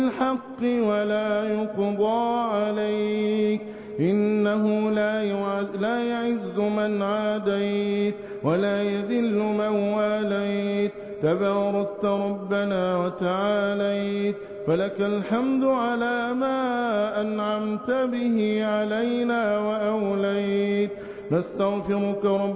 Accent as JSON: {"language": "Arabic", "country": "Egypt", "said": "احفظ بلادنا مصر بحفظك وارعها برعايتك"}